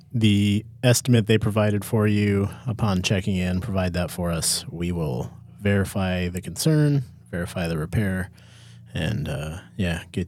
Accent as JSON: {"language": "English", "region": "Alaska", "country": "United States", "said": "And I was like, well, I'm from Alaska. I'm never going to see these guys again, probably."}